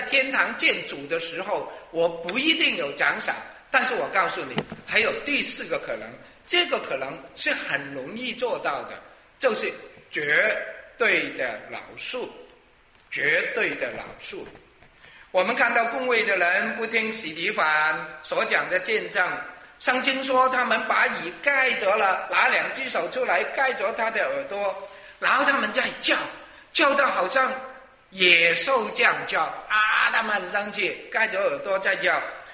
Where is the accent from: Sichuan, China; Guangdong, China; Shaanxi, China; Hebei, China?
Guangdong, China; 不是我们广东人说眼镜啊